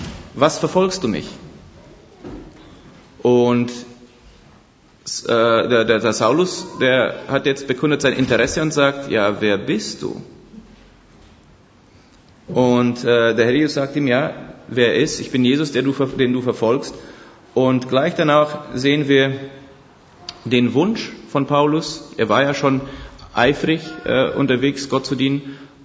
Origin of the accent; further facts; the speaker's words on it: Romania; ich bin in Rumänien aufgewachsen